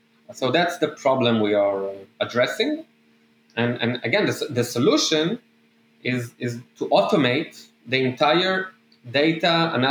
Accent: Israel; English is a second language; Growing up in Israel was not the best place to have this passion, because we don't have that industry locally.

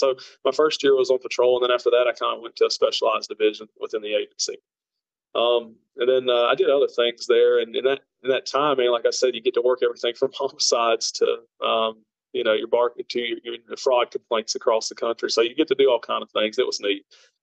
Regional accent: Brookford, North Carolina, United States; accent: Southern; I'm from Brookford, North Carolina. Very, very tiny town. It's inside of the city limits of a, I'd say it pretty much surrounds itself in another city that's called City of Hickory, which I would say roughly has 45,000 people in it.

